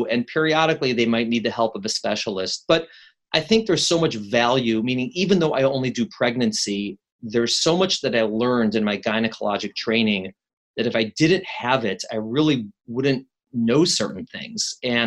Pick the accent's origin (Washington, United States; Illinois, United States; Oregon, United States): Illinois, United States; Chicago; now in New York, United States; I've been in New York longer than I've been in Chicago, but I still tell people I'm from Chicago.